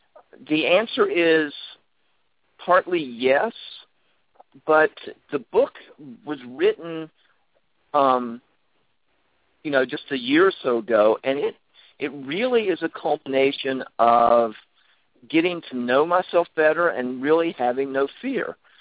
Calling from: North Carolina, United States; North Carolina.

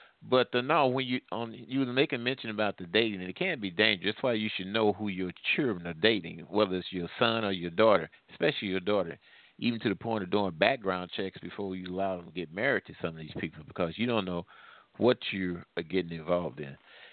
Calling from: Midwest, United States; I'm calling from the Midwest.

